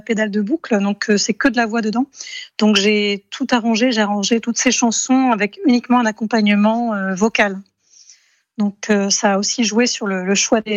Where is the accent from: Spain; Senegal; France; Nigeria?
France; Tours, Centre-Val de Loire; also born or lived in England; Oui, alors je suis partie de Tours, je suis allée vivre en Angleterre, je suis toujours revenue finalement.